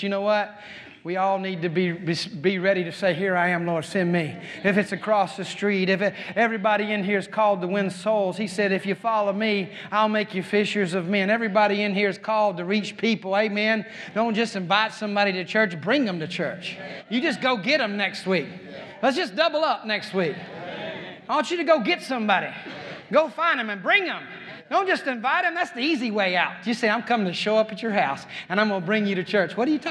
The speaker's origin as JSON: {"language": "English", "town": "Claxton", "region": "Georgia", "country": "United States", "said": "\"Drill Sergeant, I'm from Claxton, Georgia, the fruitcake capital of the world, Drill Sergeant.\""}